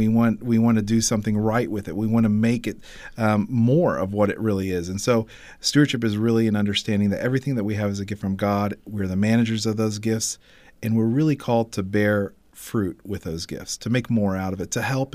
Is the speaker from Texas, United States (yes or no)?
yes; Corpus Christi, Texas, United States; I'm a hometown boy. I'm from Corpus Christi. I've lived here my whole life. Moved away a little bit to go serve in the Marine Corps and came back.